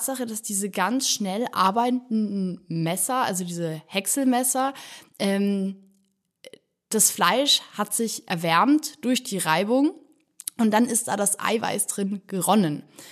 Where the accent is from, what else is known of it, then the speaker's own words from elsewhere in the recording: Bavaria, Germany; Ja, tatsächlich komme ich aus dem Nürnberger Land.